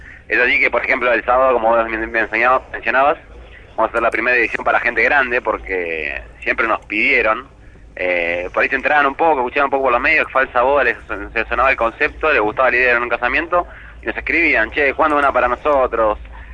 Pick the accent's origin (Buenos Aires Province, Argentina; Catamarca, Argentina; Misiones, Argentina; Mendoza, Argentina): Buenos Aires Province, Argentina; La Plata; somos platenses